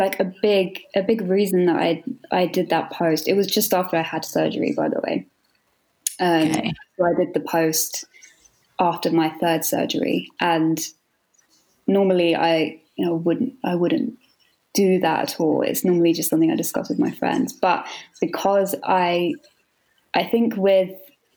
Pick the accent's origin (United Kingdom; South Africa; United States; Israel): United Kingdom; London; I'm from London